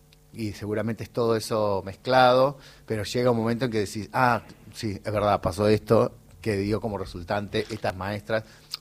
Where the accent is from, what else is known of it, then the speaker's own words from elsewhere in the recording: Gálvez, Santa Fe, Argentina; Y el pueblo tenía, Gálvez, mi pueblo tenía una inquietud cultural particular.